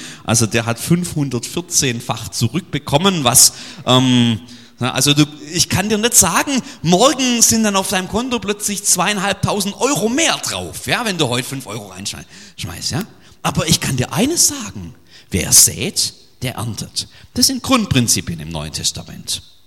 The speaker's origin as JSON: {"language": "German", "country": "Germany", "said": "Und als Deutsche reden wir immer nicht gern über Geld und das ist eigentlich blöd"}